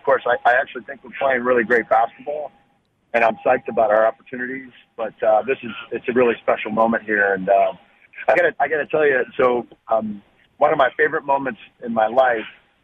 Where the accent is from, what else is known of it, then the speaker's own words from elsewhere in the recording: Indiana, United States; I wanted to play at Indiana or Butler. I'm from Indiana